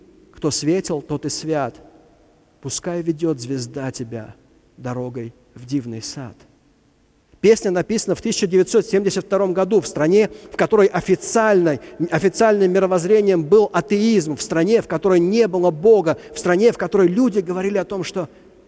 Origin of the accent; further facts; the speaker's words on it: Moscow, Russia; когда я рос в Москве, я уже очень старенький, когда я рос в Москве было 6 миллионов человек.